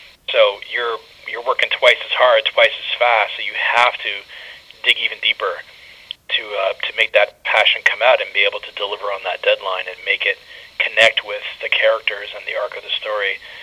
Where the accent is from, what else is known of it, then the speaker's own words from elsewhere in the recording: Toronto, Ontario, Canada; it means so much to me to win back to Toronto, which is my hometown.